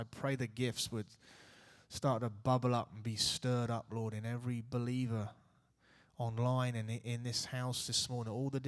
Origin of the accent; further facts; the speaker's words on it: Reading, South East England, United Kingdom; I was walking down Church Road in Reading, my hometown